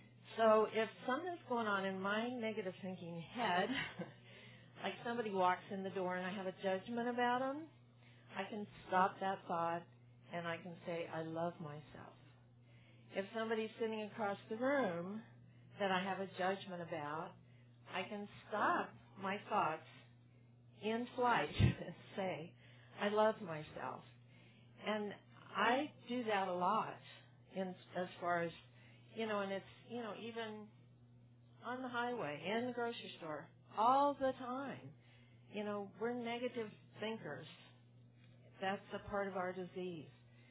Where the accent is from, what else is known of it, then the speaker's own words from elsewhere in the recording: Carpinteria, California, United States; I'm a compulsive eater food addict. I'm from Carpinteria, California, and I'm very glad to be here.